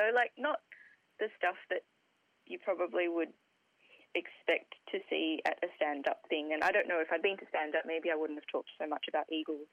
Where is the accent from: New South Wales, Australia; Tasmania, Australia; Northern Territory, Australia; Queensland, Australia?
New South Wales, Australia; Sydney; So, I grew up in suburbs in Sydney.